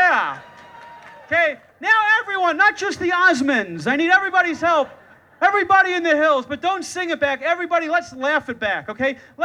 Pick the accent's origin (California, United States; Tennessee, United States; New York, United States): New York, United States; Long Island; Anyway, you can probably already tell from my unique accent that I come from the Deep South. That's right, I'm from Long Island.